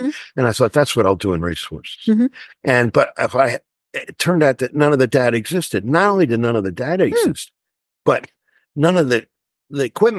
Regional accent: Philadelphia, Pennsylvania, United States; Anyway, that's where I went. And because I was from Philadelphia.

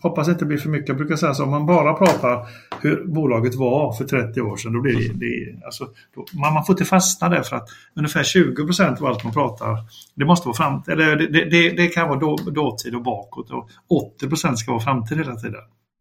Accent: Gothenburg, Västra Götaland County, Sweden; men jag visste inte att jag kommer från Göteborg

